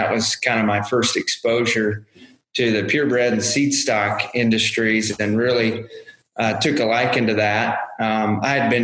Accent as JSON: {"language": "English", "region": "Kansas", "country": "United States", "tie": "born or raised there", "said": "I grew up in Kansas, so we had a small cow-calf operation."}